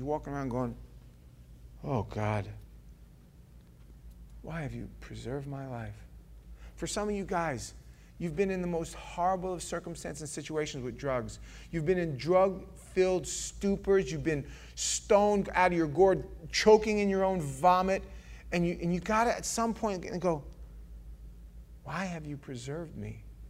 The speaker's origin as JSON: {"language": "English", "town": "New York City", "region": "New York", "country": "United States", "said": "I'm from New York, from the street. I lived the vast majority of my first part of my life as a criminal."}